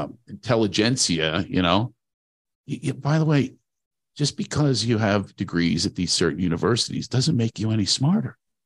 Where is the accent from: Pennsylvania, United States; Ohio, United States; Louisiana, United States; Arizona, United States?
Pennsylvania, United States; Philadelphia; It was a summit for volunteerism, it was called, and in Philadelphia, my hometown.